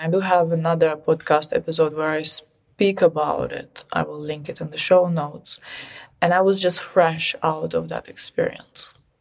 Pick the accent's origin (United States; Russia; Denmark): Russia; I was born in Russia, okay? Like, I lived there in the 90s.